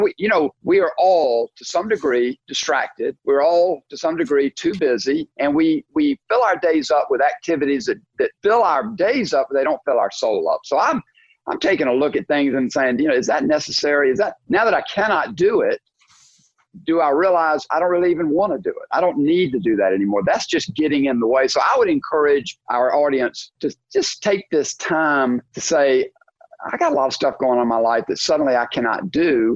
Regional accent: the South, United States; You know, I was raised in the South, and everybody in the South, predominantly everybody in the South, is raised going to church.

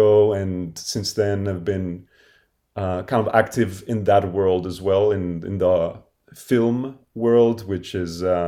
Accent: Cyprus; So I was born and raised on the Mediterranean island of Cyprus. So my heritage is Greek Cypriot. And so growing up there, exposed to the local music of the island, which is Greek as well as Middle Eastern.

